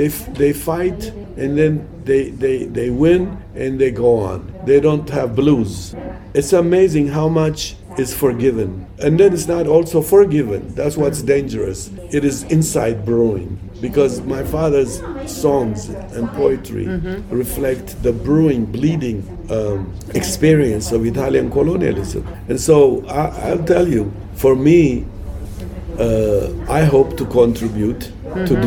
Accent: Ethiopia; first language Amharic; English is a second language; I learned English. I'm not good in English. I still think in it Amharic.

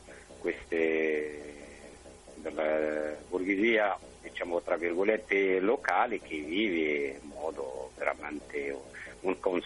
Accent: Morocco; io come marocchino so già

